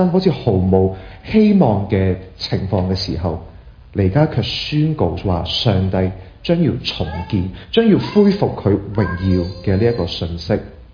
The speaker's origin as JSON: {"language": "Cantonese", "country": "Hong Kong", "tie": "born or raised there", "said": "就好似嗰時候細個嗰陣時喺香港"}